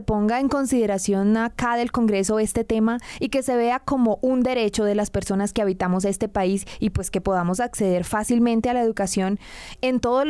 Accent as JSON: {"language": "Spanish", "country": "Colombia", "said": "hablando de esos temas que nos competen como colombianos"}